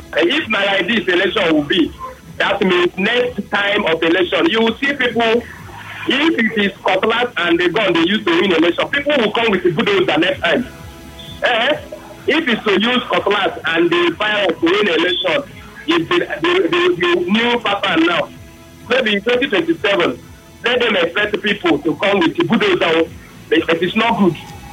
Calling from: Port Harcourt, Rivers, Nigeria; I'm calling from Port Harcourt.

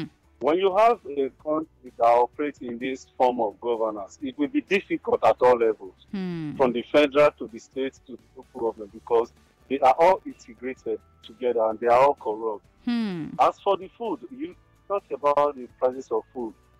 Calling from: Czechia; From Czech Republic.

